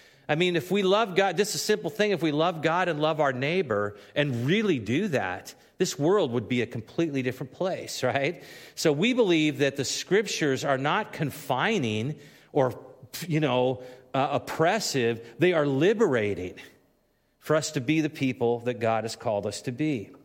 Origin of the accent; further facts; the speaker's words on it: Washington, United States; I remember when I was a child and I grew up living on Puget Sound up in Washington